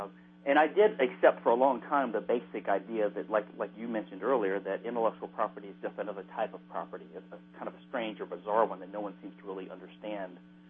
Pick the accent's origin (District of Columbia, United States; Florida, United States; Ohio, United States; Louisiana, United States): Louisiana, United States; But I'm from Louisiana, and I was always a sort of a conservative individualist type